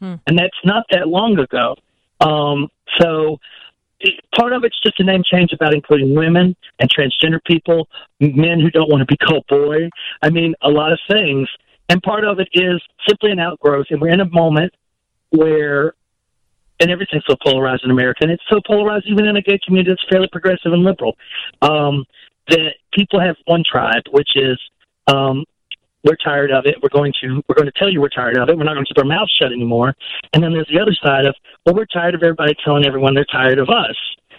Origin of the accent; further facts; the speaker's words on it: the South, United States; And I come from the South where the word boy or girl assigned to an adult is offensive